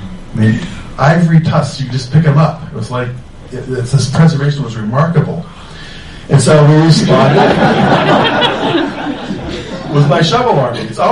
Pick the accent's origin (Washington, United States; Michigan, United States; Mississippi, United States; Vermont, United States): Washington, United States; Seattle; And I'm from Seattle. We use the Space Needle in Seattle as our measuring stick.